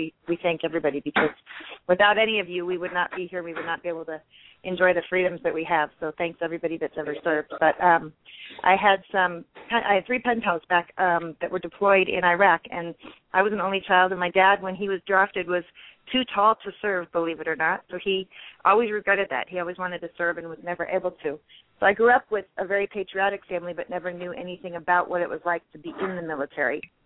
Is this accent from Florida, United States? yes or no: no; Palatine, Illinois, United States; also born or lived in Minnesota; now in California, United States; and I grew up in Palatine. I was born in Minnesota, and then we went back to the Chicago area, and I lived in Palatine before we came to California.